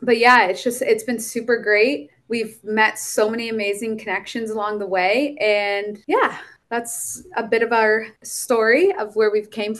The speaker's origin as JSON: {"language": "English", "region": "Ontario", "country": "Canada", "said": "Well, I am from Ontario, Canada."}